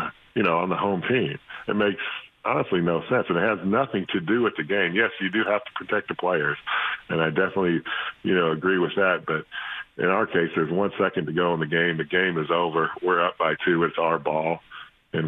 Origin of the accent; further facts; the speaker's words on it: Lexington, Kentucky, United States; But I grew up in Lexington, Kentucky, and if that would have happened in Rupp Arena